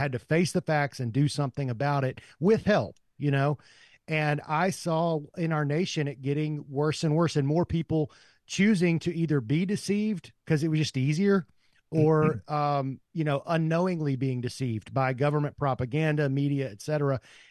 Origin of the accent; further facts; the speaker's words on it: Murfreesboro, Tennessee, United States; I'm from this area. So originally I grew up in Murfreesboro. My family was still here.